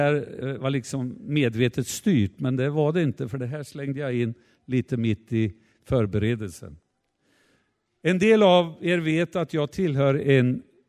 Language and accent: Swedish; Ödeshög, Östergötland, Sweden; Ödeshög. Där har jag vuxit upp.